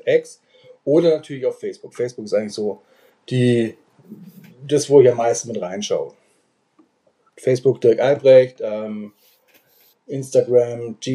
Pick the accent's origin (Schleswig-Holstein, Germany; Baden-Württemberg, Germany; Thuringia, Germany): Baden-Württemberg, Germany; Genau, ich bin eigentlich auch aufgewachsen.